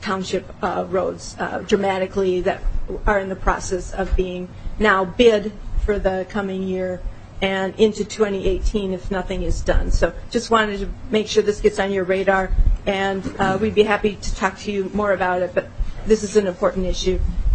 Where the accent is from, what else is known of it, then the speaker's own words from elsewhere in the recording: Minnesota, United States; I grew up in Stevens County, Minnesota, so I grew up on a township and on a farm, so I'm very happy to be back in this area.